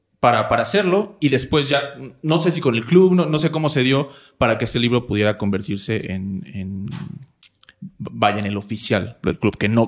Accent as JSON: {"language": "Spanish", "town": "Coacalco", "region": "State of Mexico", "country": "Mexico", "tie": "born or raised there", "said": "Yo soy de Coacalco, ya ni sé decir bien el nombre de mi municipio. Yo vengo de allá, yo crecí allá"}